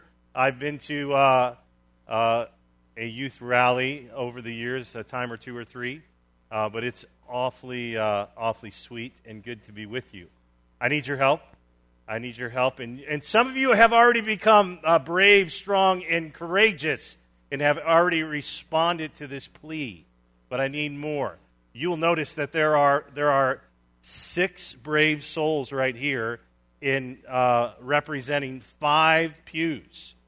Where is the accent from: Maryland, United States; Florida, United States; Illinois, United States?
Illinois, United States; Chicago; now in Dubuque, United States; You see, I grew up in Chicago, Wrigley Field, Chicago Cubs.